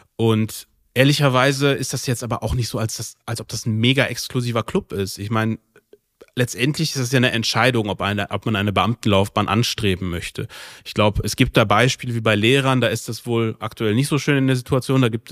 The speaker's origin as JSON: {"language": "German", "country": "Germany", "tie": "born or raised there", "said": "wenn wir hier aufgewachsen sind in Deutschland, wir kennen das halt einfach so nicht, ne?"}